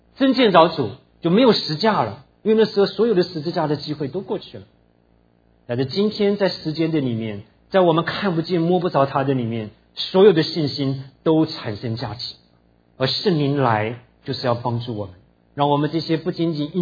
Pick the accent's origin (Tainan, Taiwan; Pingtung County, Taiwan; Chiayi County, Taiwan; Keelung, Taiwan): Tainan, Taiwan; 那我们小的时候在台湾住，我住在台南。